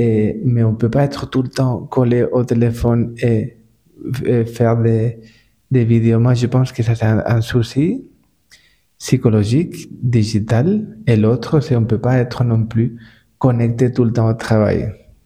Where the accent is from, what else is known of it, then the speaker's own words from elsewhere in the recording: Valencia, Valencian Community, Spain; moi je viens de Valence, où on trouve les meilleures oranges au monde.